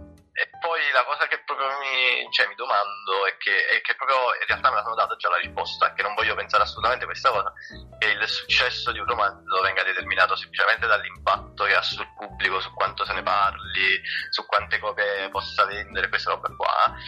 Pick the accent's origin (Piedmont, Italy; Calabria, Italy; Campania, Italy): Campania, Italy; Naples; accent: Neapolitan; se le persone mi dicono che sono napoletano, per me c'hanno ragione, cioè, nel senso, che cosa dici? Mi sembra abbastanza evidente sia dai tratti somatici che dall'accento e tutto